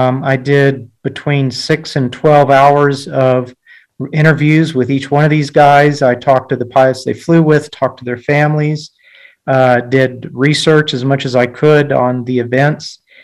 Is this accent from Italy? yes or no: no; New Mexico, United States; Well, I grew up in the Mesilla Valley. I went to Gadsden High School, graduated in 1979, and then on to New Mexico State University